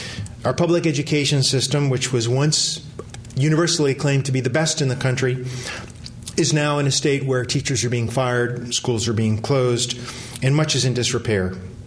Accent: Los Angeles, California, United States; As a child growing up in Los Angeles in the 1960s, I remember being very proud of being a Californian.

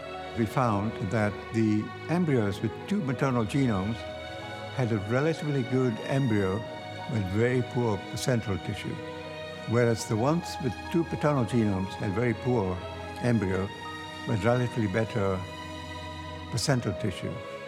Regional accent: Kenya; born there; I was born in Kenya. I was born in a very small town on Lake Victoria.

